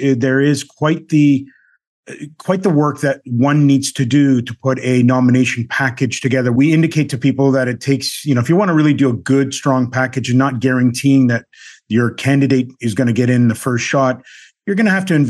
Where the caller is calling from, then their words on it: Aurora, Ontario, Canada; I am dialing in from a little community just about 45 minutes north of Toronto, Ontario, Canada. The community is called Aurora.